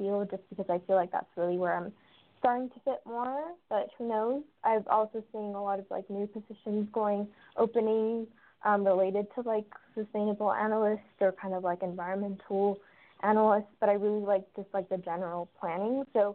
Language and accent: English; Los Angeles, California, United States; So back to my background, I grew up in Los Angeles. It's a very car-oriented city